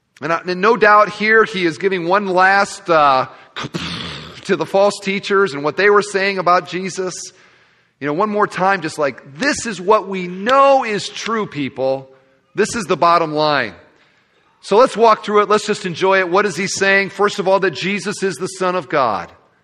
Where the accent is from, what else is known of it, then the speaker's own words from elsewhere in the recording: Iowa, United States; I'm a guy from Iowa.